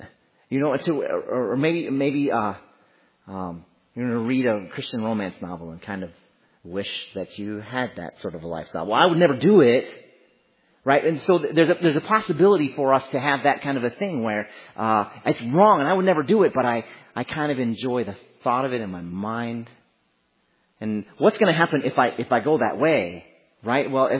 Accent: United States; they would turn on the TV to MTV because we're from America.

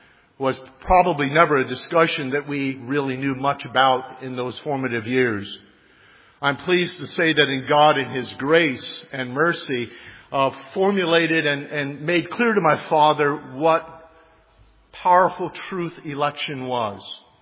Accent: Illinois, United States; When we were growing up in Illinois back in the old days, he had a 58 Oldsmobile

